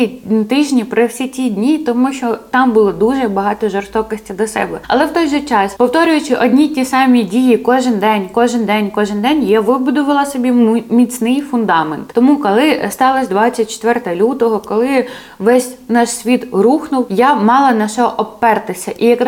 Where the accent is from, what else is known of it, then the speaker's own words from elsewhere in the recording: Mykolaiv, Mykolaiv Oblast, Ukraine; Ми з Миколаєва багато з ким роз'їхались